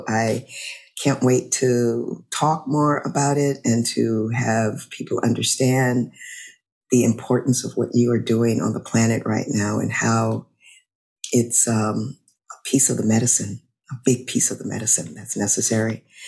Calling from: Louisiana, United States; I'm calling in from Louisiana.

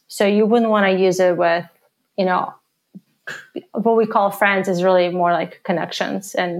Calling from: Menlo Park, California, United States; also born or lived in Seattle; I'm coming to you from Menlo Park, California, where it's very sunny today.

